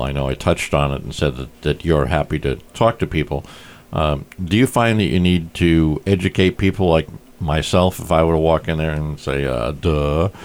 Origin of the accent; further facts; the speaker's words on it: Rhode Island, United States; A lot of people ask me from different parts of the country when they find out I'm from Rhode Island, they say, oh, lobster.